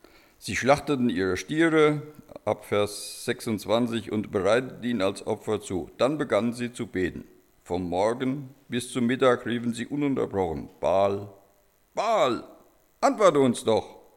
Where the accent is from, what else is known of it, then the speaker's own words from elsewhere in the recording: Germany; Ich war da immer für Deutschland. Bin ja ein Deutscher, ja, obwohl jetzt nicht so ein Fanatiker.